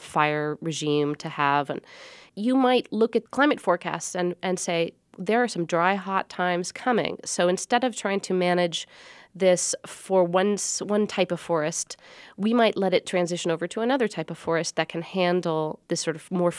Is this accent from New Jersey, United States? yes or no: no; Seattle, Washington, United States; I grew up in Seattle and I had a very nature-loving childhood that involved a lot of scrubby city parks and kind of empty lots.